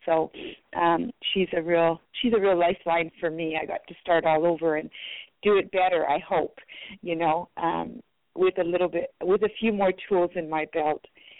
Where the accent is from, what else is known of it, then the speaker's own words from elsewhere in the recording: Manitoba, Canada; first language French; English is a second language; I didn't speak English. I spoke French. And though, you know, Canada is supposed to be known as a dual language, not in Manitoba. The children there in that small town that I grew up in had never seen a non-English speaking person.